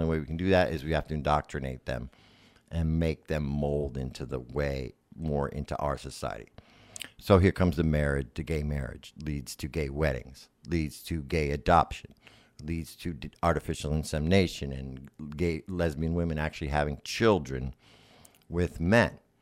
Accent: Connecticut, United States; For me, like growing up in Connecticut as a kid, I wasn't even informed of the gay community.

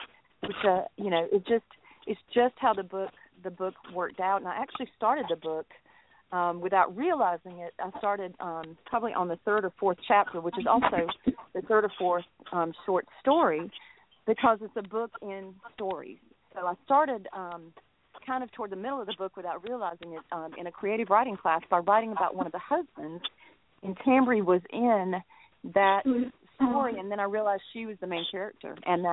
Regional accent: Georgia, United States; And I'm from Georgia, so she's big here.

